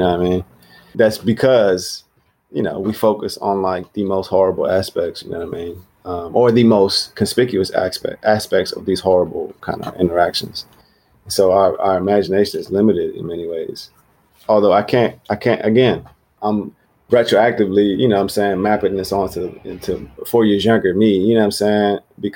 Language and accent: English; United States; I think that like growing up in the States, let me know if it's the same for y'all